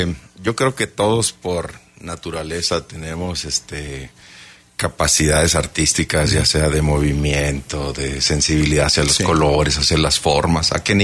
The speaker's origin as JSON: {"language": "Spanish", "town": "Hermosillo", "region": "Sonora", "country": "Mexico", "tie": "born or raised there", "also_born_or_lived": "Agua Prieta", "lives_now": "Querétaro, Mexico", "said": "Soy originario de Sonora, nací en Agua Prieta, Sonora, y viví 18 años en Hermosillo."}